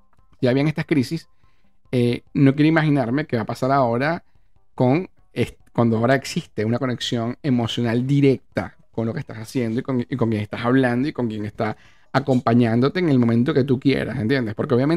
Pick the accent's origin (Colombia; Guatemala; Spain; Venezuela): Venezuela; now in Argentina; como venezolano, lo siento y lo sé, porque crecí en Venezuela, y ahora que estoy en Argentina